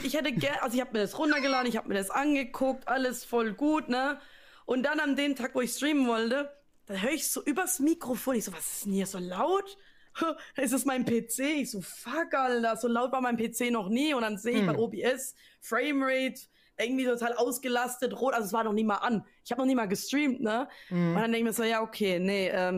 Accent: Baden-Württemberg, Germany; accent: Baden; in meinem Dialekt zu machen. Ist übrigens badisch, nicht schwäbisch.

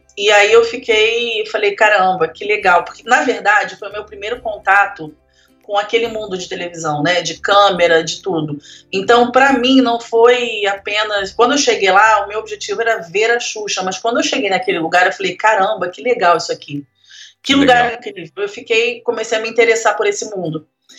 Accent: Porto Alegre, Rio Grande do Sul, Brazil; Eu sou de Porto Alegre, nasci no Hospital Moinhos de Vento.

